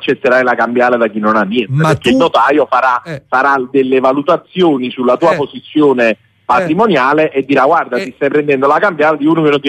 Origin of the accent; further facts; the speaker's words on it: Naples, Campania, Italy; now in Rome, Italy; Io sono un napoletano che vive fuori da Napoli.